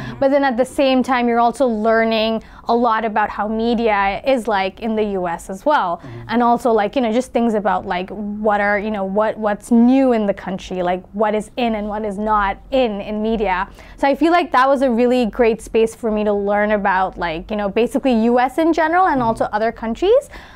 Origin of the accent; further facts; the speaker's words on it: Nepal; now in United States; I'm originally from Nepal, and I've been living in the US for the past 3.5 years.